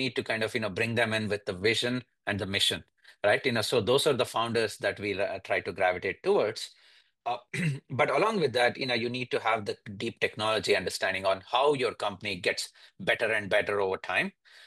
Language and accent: English; India; moved away as an adult; now in United States; So I was born and raised in India, did my education and engineering, electrical engineering over back in India, and came here as soon as I finished my undergrad to do my master's at University of Maryland.